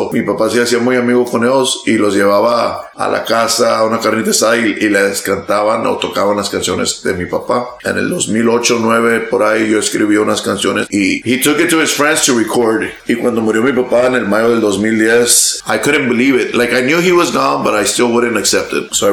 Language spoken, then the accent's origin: English; Mission, Texas, United States; I'm from Mission. I'm from the Valley.